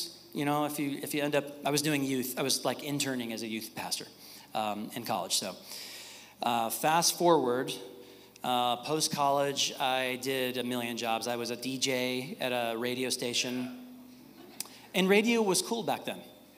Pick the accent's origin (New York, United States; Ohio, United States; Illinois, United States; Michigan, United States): Illinois, United States; Chicago; So my life is, I'm from Chicago. Any Illinois people here?